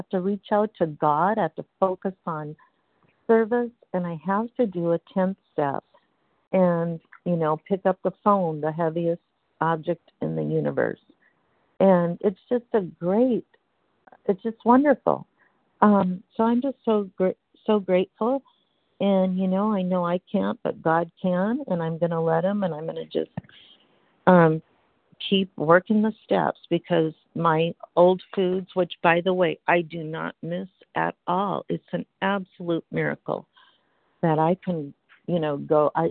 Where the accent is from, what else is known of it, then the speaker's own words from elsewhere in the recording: Washington, United States; I'm from Washington State, recovered compulsive overeater, sugar addict.